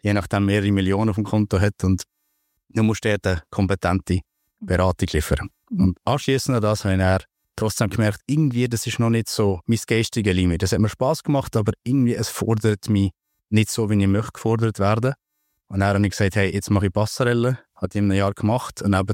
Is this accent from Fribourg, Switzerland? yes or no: no; Bern, Switzerland; Ich habe eine Lehre ursprünglich gemacht bei der Fizia-Versicherung als Kaufmann in Thun und Interlaken. Das gehört mir vielleicht am Dialekt. Also ich bin aus der Region hier